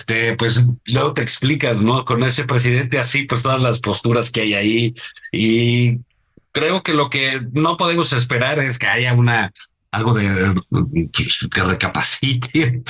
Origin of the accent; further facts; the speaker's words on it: Mexico; Nos avergüenzan como mexicanos.